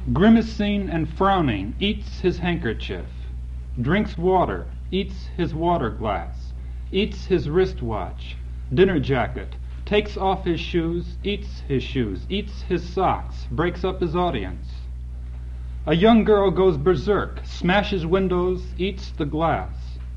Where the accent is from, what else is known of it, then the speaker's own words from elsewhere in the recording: Chicago, Illinois, United States; I grew up in Chicago, and I'm working now on a series of poems about the city.